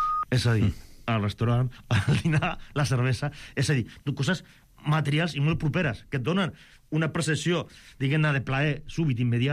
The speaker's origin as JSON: {"language": "Catalan", "town": "Barcelona", "region": "Catalonia", "country": "Spain", "said": "Som de Barcelona."}